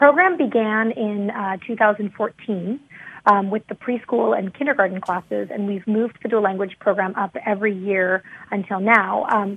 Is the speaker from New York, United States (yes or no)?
no; California, United States; also born or lived in Seattle; I grew up, I was born in Seattle, and then as a child, I lived in rural Northern California and attended a school in a very Hispanic area where most of the students in the school spoke Spanish.